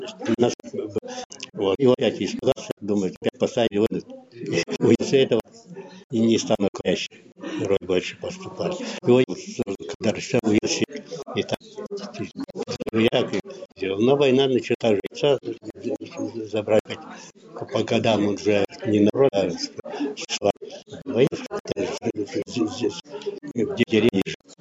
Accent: Gnoynovka, Krasnoyarsk Krai, Russia; born there; Я родился в Красноярске, в деревне Гнойновка, 1 сентября 29 года.

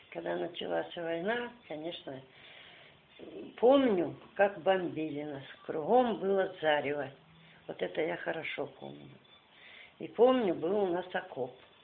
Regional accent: Bobrovets, Bryansk Oblast, Russia; now in Siberia; Родилась в Брянской области, Красногорского района, деревня Городешня. Мы жили вообще-то в поселке, он называется Бобровец. 30 километров от Белоруссии. Вот там детство мое все прошло.

